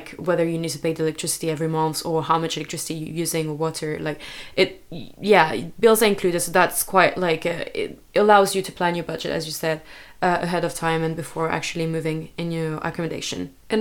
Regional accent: France; English is a second language; because I was coming from France.

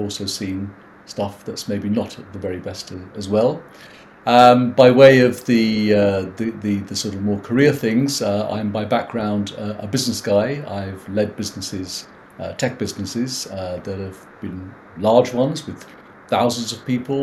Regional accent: London, United Kingdom; I'm British born, first generation, Indian father, Italian mother, born and raised in London, actually inner London

